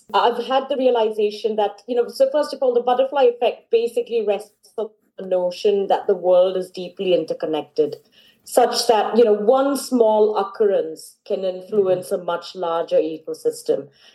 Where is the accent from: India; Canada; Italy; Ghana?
India; also born or lived in Singapore / France / United States; now in Kent, United Kingdom; I'm a world citizen at heart, being born and brought up in India and then in Singapore. I later studied in France. I've worked in the US in the last 20 years. I've been based in the UK, so I live in Kent.